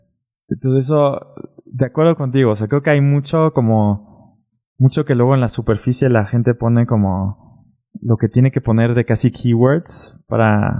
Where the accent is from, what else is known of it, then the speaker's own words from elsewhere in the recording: Germany; Spanish is a second language; Como en mi caso, como alemán, no, o sea, si traes Siemens o BMW o marcas así en tu CV, pues ya la lograste, ¿no?